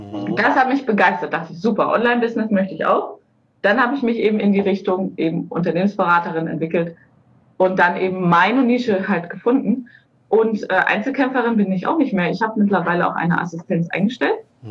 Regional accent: Boizenburg, Mecklenburg-Vorpommern, Germany; also born or lived in Baden-Württemberg; ist meine Familie hierher nach Bolzenburg gezogen. Mhm. Also gebürtig bin ich tatsächlich aus Baden-Württemberg, aber ja, verwurzelt bin ich nun mal in Mecklenburg-Vorpommern.

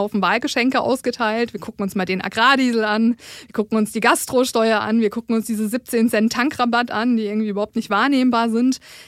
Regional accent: Karlsruhe, Baden-Württemberg, Germany; accent: Badisch; Menschen in Karlsruhe sprechen erstmal badisch. Ich muss sagen, mein Dialekt ist leider nicht so ausgeprägt

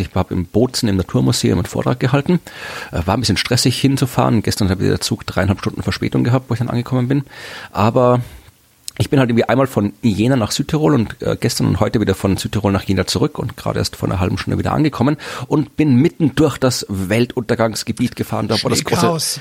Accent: Austria; Also das machen wir Österreicher ja gerne

